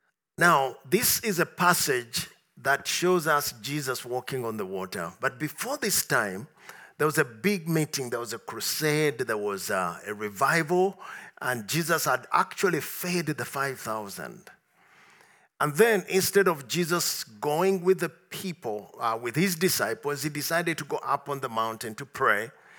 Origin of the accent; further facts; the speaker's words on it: Uganda; Now, I come from Uganda, and we have a very big lake.